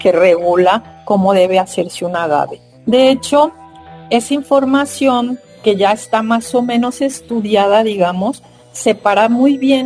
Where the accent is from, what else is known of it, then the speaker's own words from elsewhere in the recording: Mexico; todas esas especies que tenemos en México y que nos dan también identidad, ¿no? Como mexicanos